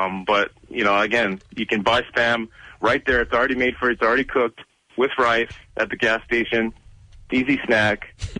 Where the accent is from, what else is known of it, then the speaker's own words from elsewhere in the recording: Hawaii, United States; I'm going to bring this up because I'm from Hawaii.